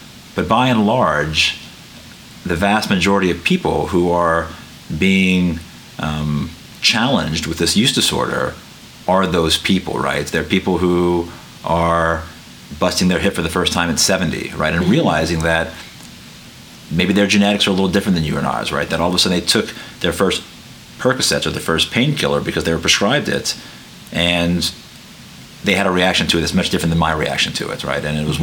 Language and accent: English; Lafayette, Louisiana, United States; also born or lived in Tucson, Arizona; I'm from Lafayette, born and raised here. My wife and I moved away back in 2010. I went to Tucson, Arizona.